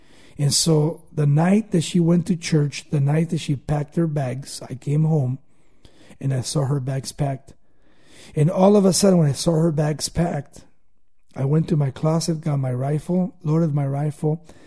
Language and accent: English; California, United States; Let's go back to where I grew up in Baldwin Park or West Covina or Covina. So we went to Covina and we got an apartment. And we moved from Orange County